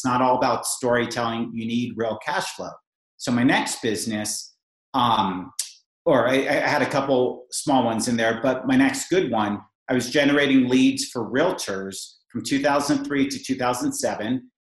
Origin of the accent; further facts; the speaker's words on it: California, United States; I grew up in Silicon Valley, and I had the entrepreneurial itch.